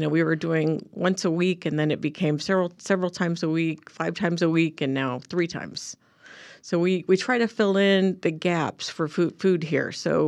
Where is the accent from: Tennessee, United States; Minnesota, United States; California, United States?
California, United States; Sacramento; moved away as an adult; now in Ashland, United States; I grew up in Sacramento, and I came here to go to school, to go to SOSC back when it was Southern Oregon State College.